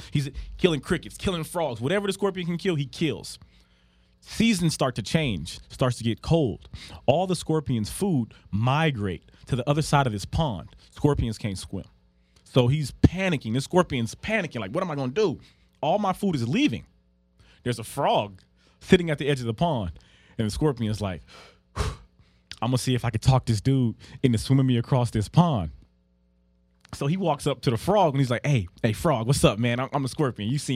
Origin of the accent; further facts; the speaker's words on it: North Las Vegas, Nevada, United States; born and raised in Vegas, and went to school in Mojave.